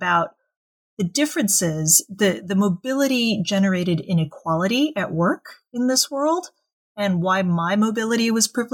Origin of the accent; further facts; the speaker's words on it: United States; And when I was there, as an American, I had to get a permit of stay